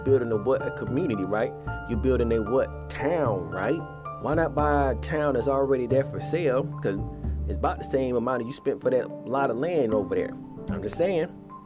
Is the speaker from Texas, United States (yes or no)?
no; Atlanta, Georgia, United States; So because I'm from Atlanta.